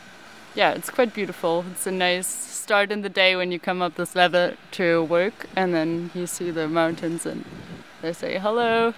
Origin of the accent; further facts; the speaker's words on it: Germany; English is a second language; I'm a wooden boat builder. I'm from Germany. I did an apprenticeship in Germany, which lasts 3.5 years.